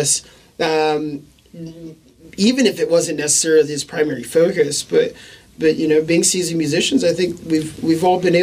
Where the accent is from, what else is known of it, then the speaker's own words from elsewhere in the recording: California, United States; We're from California, you know, so we're talking extra trash.